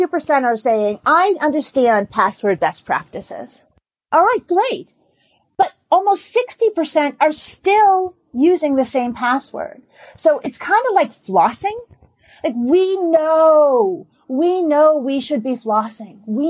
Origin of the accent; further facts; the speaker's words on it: Boston, Massachusetts, United States; And I am from Boston, so it is about the Red Sox.